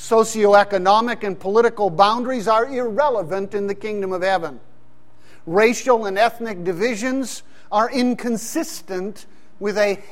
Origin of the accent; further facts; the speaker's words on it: Pakistan; growing up in Pakistan, I saw two models for U.S. citizenship lived out